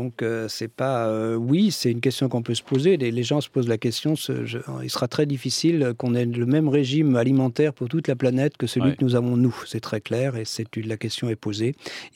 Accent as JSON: {"language": "French", "region": "Brittany", "country": "France", "said": "Même si je suis breton"}